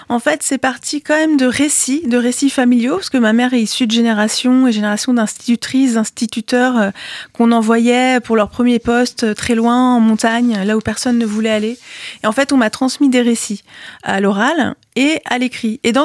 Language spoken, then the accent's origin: French; Lyon, Auvergne-Rhône-Alpes, France; Alors, je suis une fausse montagnarde parce que j'ai grandi à Lyon.